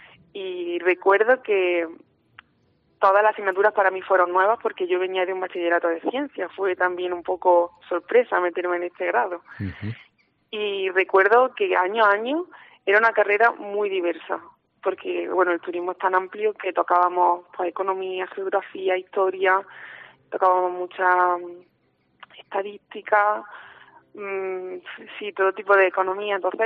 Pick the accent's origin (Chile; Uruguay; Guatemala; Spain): Spain; Jaén, Andalusia; yo soy una chica de Jaén, he vivido toda la vida aquí